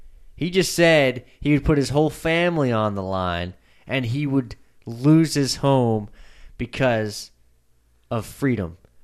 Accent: Lindale, United States; I think he's in Lindale, my hometown

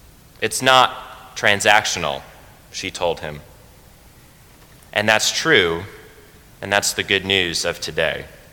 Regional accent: Washington, District of Columbia, United States; The Episcopal Church where I grew up in Washington, D.C., did not hold any Rite One services.

